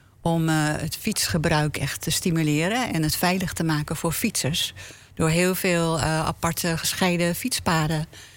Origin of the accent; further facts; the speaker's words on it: Almere, Flevoland, Netherlands; We komen uit Almere, dat is een beetje te ver fietsen.